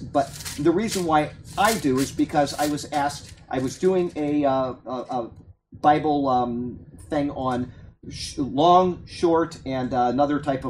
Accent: Sarasota, Florida, United States; I was raised in Sarasota, Florida. I went to Philippi Shores Elementary School. I went to Brookside Junior High School, and I went to Riverview High School.

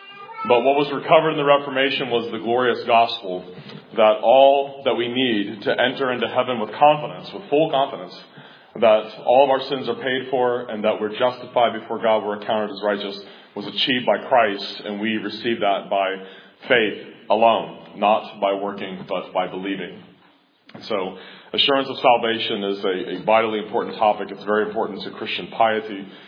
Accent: Cincinnati, Ohio, United States; Growing up in Cincinnati, Ohio, everybody there is Roman Catholic.

